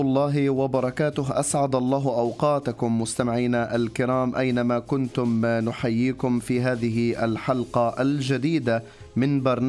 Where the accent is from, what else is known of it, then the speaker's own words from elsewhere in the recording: Palestine; نحن نأسف كفلسطينيين